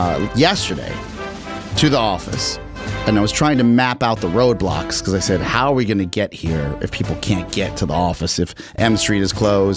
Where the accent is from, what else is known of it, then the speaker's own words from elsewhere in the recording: Bolivia; It might be because I'm from Bolivia.